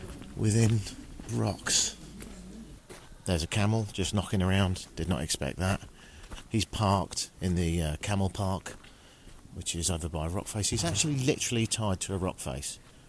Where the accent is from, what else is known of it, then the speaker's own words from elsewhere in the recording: London, United Kingdom; I'm from London.